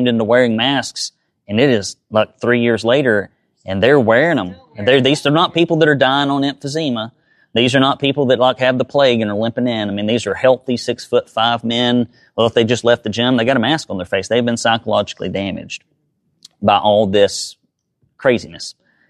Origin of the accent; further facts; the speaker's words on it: Alabama, United States; We lived in like this little shanty area of just abject Appalachian poverty. And so that's where I grew up in Alabama.